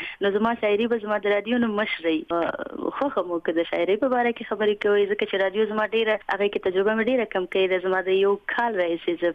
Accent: Afghanistan; په هغه وخت کې زما ماشومتوب یوازې زما نه بلکې د کروڑونو ملیونونو افغانانو چې د جنگ تاوتریخوالی

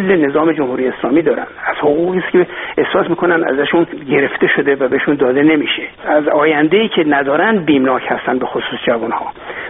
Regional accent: Iran; من به عنوان یک ایرانی، به عنوان یک انسان، شدیداً احساس همدردی و مسئولیت میکنم

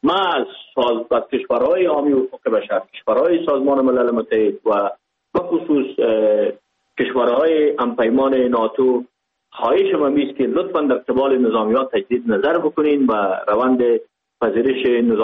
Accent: Pakistan; ما در اینجا بزرگ شدیم، در اینجا به دنیا آمدیم، ما در افغانستان چی کنیم؟ ما از افغانستان نیستیم، ما از پاکستان هستیم.

